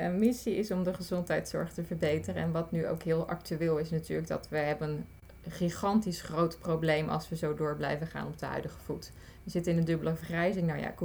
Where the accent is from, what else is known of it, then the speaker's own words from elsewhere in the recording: Vlaardingen, South Holland, Netherlands; geboren en getogen in Vlaardingen. Bijna 43 lentes jong.